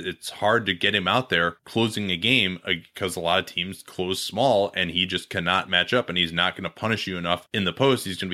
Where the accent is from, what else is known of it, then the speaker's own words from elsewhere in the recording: Chicago, Illinois, United States; accent: Chicago; Oh, that actually was brought to you by my Chicago accent, which rarely makes an appearance, but I figured with the Cubs having won, we can break out and actually just to show the Chicago roots there.